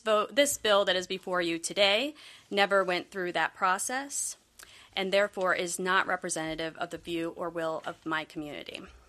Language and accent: English; Monhegan Plantation, Maine, United States; from Monhegan Plantation, year-round resident, voter, registered voter